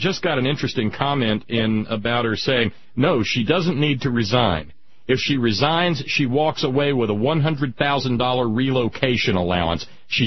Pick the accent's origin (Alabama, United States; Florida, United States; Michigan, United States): Alabama, United States; also born or lived in West Virginia; you know, I grew up in Alabama and West Virginia